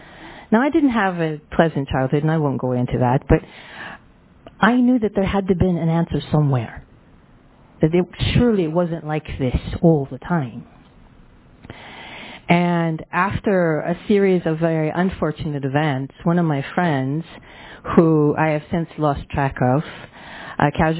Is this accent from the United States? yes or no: no; Scotland, United Kingdom; I'm Scottish after all, right?